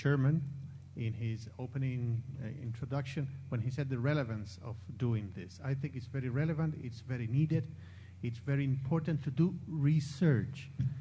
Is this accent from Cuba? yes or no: yes; Cuba; from Cuba.